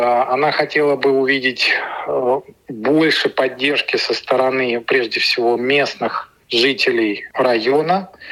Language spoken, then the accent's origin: Russian; Sydney, New South Wales, Australia; я из Сиднея.